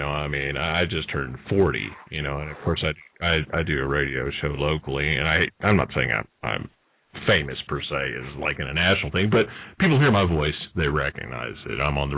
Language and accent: English; Texas, United States; You know, I'm also from Texas.